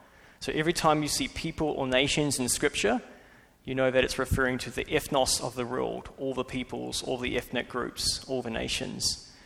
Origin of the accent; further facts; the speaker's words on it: New Zealand; moved away; I'm from New Zealand. You'll see on the screen I'm not an Australian. Please get that right. I know you will. I was born and raised there.